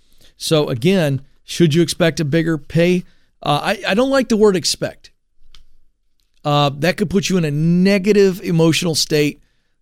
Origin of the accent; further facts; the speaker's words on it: the South, United States; accent: Southern; I'm a Southerner. I know I've got the accent.